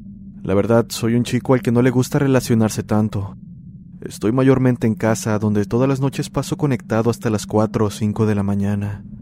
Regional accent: La Paz, Honduras; Soy de Honduras, de un lugar que se llama La Paz, y comencé a pasar por este tipo de situaciones cuando estaba en quinto grado.

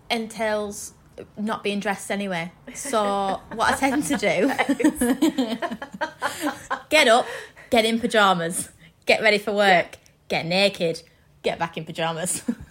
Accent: Darwen, North West England, United Kingdom; I'm from a little tiny area that's like in between Preston and Manchester. To say that my hometown's Darwin.

